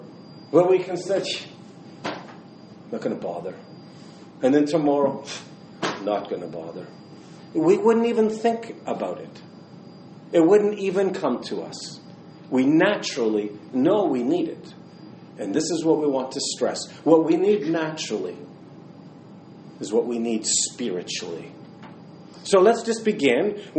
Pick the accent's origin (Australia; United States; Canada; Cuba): Canada; Niagara, Ontario; In this case, we come from Niagara to Montreal. But you know, I've come from Niagara and gone to another continent on the other side of the world